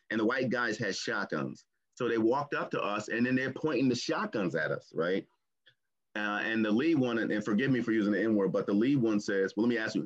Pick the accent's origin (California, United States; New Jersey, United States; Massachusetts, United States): New Jersey, United States; I'm from New Jersey, but my grandma lived in Missouri, Haytown, Missouri